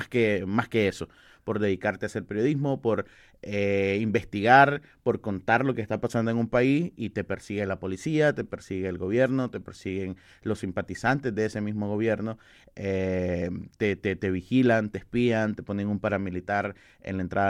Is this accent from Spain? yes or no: no; Nicaragua; moved away as an adult; now in Costa Rica; en mi caso tengo 4 meses que salí de Nicaragua hacia Costa Rica, entonces de un exilio forzado a causa de una dictadura que lleva enquistada en el país 16 años